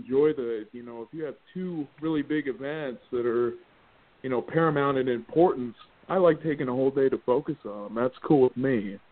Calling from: Utah, United States; from Utah.

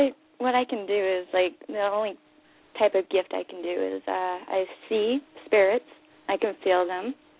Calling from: Montana, United States

